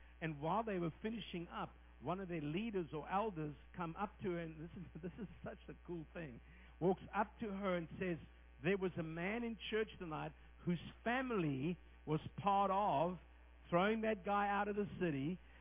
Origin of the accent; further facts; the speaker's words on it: Australia; also born or lived in South Africa; I have an accent. People come to me and say, are you from New Zealand? It's like, no, I'm from Australia via South Africa.